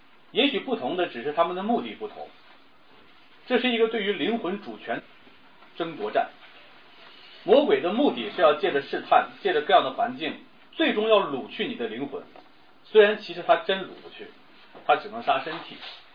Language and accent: Chinese; China; 我们的出发点，尤其我们中国人好像默认的状态对一切都是怀疑的啊，怀疑。